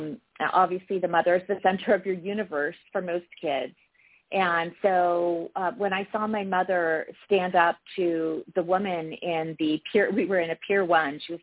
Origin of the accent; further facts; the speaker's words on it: San Diego, California, United States; also born or lived in Huntington Beach; I grew up in San Diego and Huntington Beach.